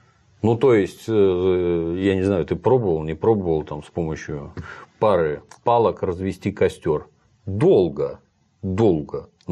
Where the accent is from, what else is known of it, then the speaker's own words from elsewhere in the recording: Saint Petersburg, Russia; Возник у меня интерес к медному всаднику. Это все-таки у нас самая знаковая, так сказать, скульптура в родном городе.